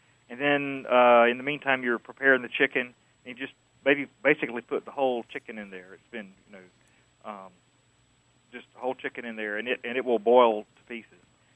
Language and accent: English; South Carolina, United States; now in Greenville, United States; Well, I grew up in the low country of South Carolina, and we had a dish there called chicken bog